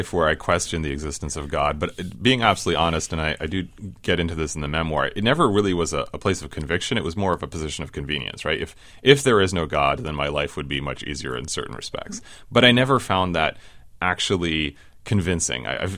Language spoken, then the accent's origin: English; New England, United States; So when I was in high school, I grew up in New England, and I know we have a connection there.